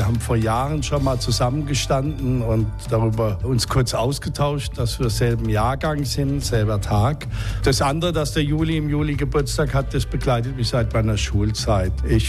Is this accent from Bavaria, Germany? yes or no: no; Darmstadt, Hesse, Germany; Also als 5-6-Jähriger ist in meiner Heimatstadt Darmstadt immer noch Kriegsfolgen abgebaggert worden.